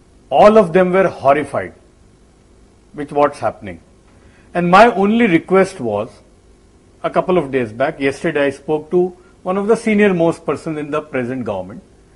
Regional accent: Gujarat, India; I come from Gujarat.

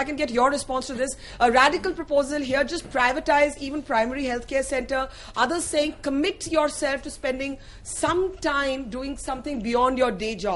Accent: Delhi, India; somebody I grew up with in Delhi

